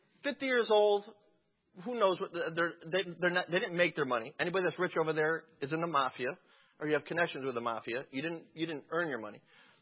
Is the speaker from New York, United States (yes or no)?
yes; New York, United States; Well, I'm from New York. We don't use our brake pedal